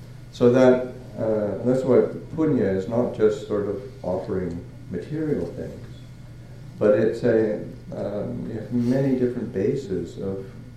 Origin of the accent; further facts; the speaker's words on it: Manitoba, Canada; I grew up in Nepal, Manitoba. So it's a long way away.